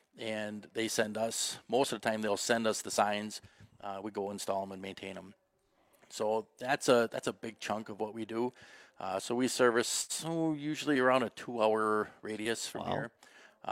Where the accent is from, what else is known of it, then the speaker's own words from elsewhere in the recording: Butternut, Wisconsin, United States; My wife and I are both original Butternutters.